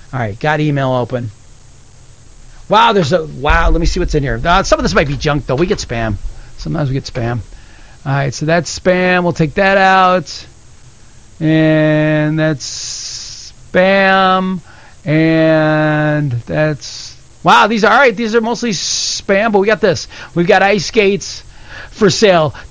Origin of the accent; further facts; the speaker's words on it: Alexander, New York, United States; Good morning, Jimmy. I'm from Alexander, looking for a Cub Cadet LT 1046 model riding mower.